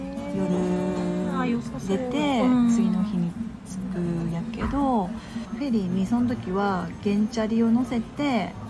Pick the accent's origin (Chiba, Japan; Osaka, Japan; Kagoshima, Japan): Osaka, Japan; 大阪から来たんですって言ったら